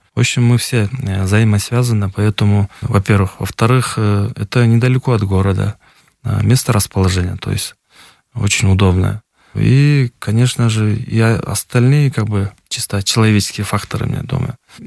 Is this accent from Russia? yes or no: no; Kant, Chüy Region, Kyrgyzstan; Я как бы коренной житель, я там и буду жить, я там буду и работать, я там и буду умирать.